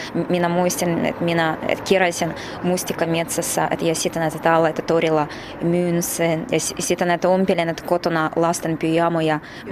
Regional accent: Saint Petersburg, Russia; Et minä itse olen Pietarista, se oli silloin vielä Leningrad, kun minä syntyin.

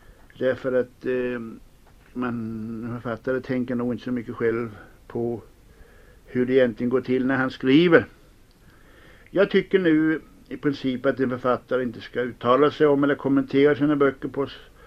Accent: Småland, Sweden; Det var en gammal bonde från min småländska hemsocken

